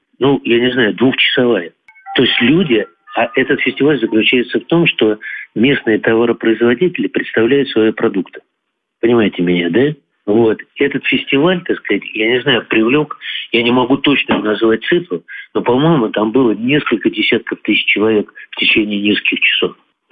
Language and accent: Russian; Moscow, Russia; Вы знаете, там чек был, я москвич, он был кратно меньше, чем в Москве.